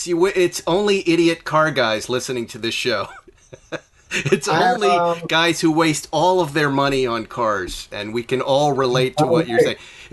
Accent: Massachusetts, United States; I know I grew up in Massachusetts and there's a real muscle car scene there.

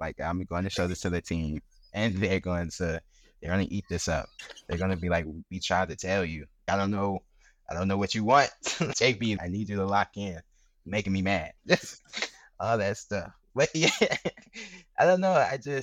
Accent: Charleston, South Carolina, United States; like, my hometown, like, I'm from Charleston, and I'm not gonna hold you, like, South Carolina, Charleston is a beautiful city. I love my community in Charleston

